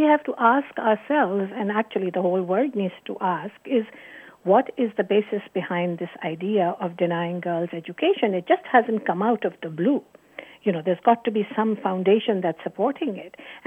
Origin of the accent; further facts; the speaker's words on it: Pakistan; I come from Pakistan, which is the land of Malala Yousafzai.